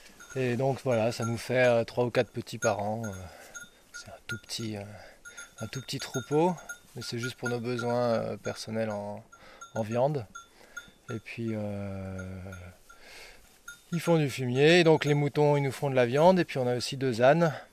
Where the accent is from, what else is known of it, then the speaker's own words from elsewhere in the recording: Nîmes, Occitanie, France; je suis né à Nîmes, à la maternité, mais voilà, mes parents habitaient déjà là depuis 1973. Moi, je suis né en 79. Et voilà, donc j'ai grandi, j'ai passé toute mon enfance ici. Et mon adolescence.